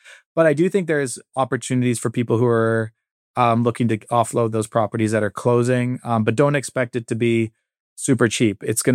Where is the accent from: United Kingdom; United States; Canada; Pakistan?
Canada; Ladner, British Columbia; Yeah, so I'm in from Ladner. I'll give a shout out to a Ladner restaurant